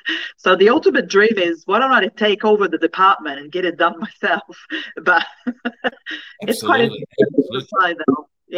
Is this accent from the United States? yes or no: no; Canada; moved away as an adult; now in New Zealand; I started my career when I came in from Canada as a Yellow Page rep, and my first product I started selling was getting on the internet.